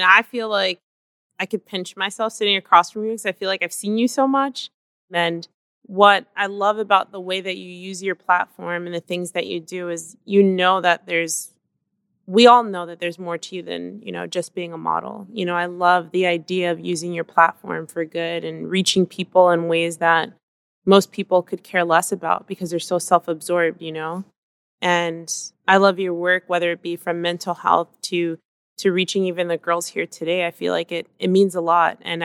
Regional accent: United States; Like I'm, you know, American by birth. I'm African American. I have no connection to any other country other than this one.

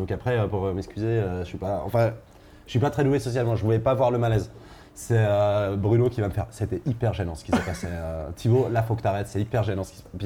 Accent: Switzerland; Quand on est Suisse, je pense qu'on a le petit avantage

